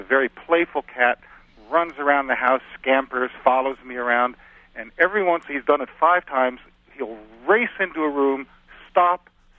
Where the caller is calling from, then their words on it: Midway, Kentucky, United States; from Midway, Kentucky.